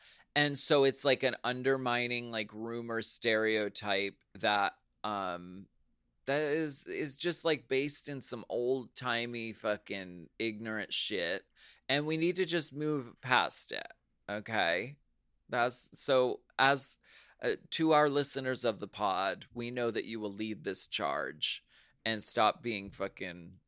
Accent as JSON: {"language": "English", "country": "United States", "said": "I'm Filipino American, and in the Philippines alone, we have 170 distinct ethno-linguistic tribal groups."}